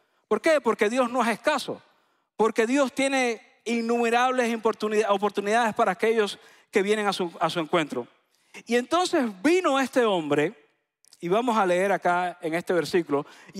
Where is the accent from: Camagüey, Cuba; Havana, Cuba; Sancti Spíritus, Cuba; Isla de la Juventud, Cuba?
Isla de la Juventud, Cuba; La isla se llama la Isla de la Juventud. Así como usted me ve de 40, yo realmente tengo 80 años porque somos de la Isla de la Juventud.